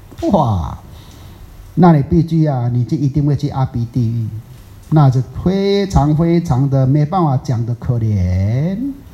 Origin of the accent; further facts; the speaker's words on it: Taiwan; 在台湾我们福建人啊，闽南人讲一句话啊